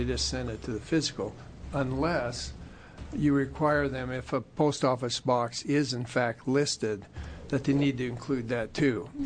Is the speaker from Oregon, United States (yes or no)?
yes; Athena, Oregon, United States; My pastor, who moved to my hometown of Athena from Arizona, had a similar issue on a loan.